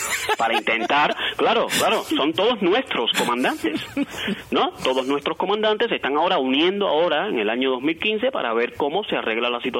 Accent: Cuba; moved away as an adult; now in Spain; tengo una vida aquí, ya yo soy español, como aquel que dice, soy cubano, por supuesto, y amo Cuba, y todo Cuba para mí es lo más grande, ¿no? Pero ya soy español, ¿me entiendes? En el alma soy español, porque ya llevo ya muchos años aquí

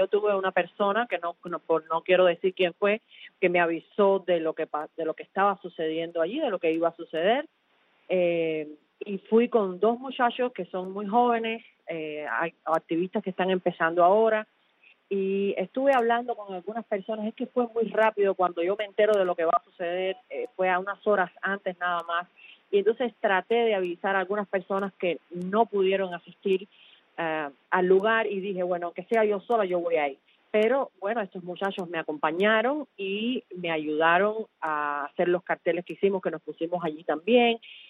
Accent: Cuba; claro que soy pro-Cuba, yo soy cubana.

